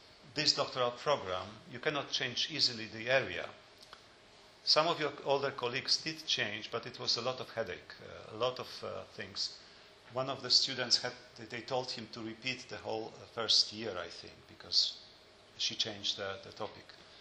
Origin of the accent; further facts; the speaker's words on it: Lublin, Lublin Voivodeship, Poland; English is a second language; My family comes from a neighborhood of Radom. I grew up in Lublin, and I think that's maybe that's true.